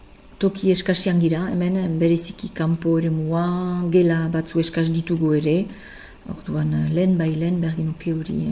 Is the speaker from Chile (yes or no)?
no; Ascain, Nouvelle-Aquitaine, France; Azkainen berian, nire kasuan behintzat, nire herrian ari baina izlanean